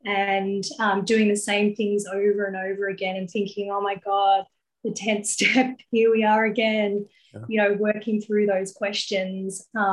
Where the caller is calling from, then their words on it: Melbourne, Victoria, Australia; I'm calling in from Melbourne, Australia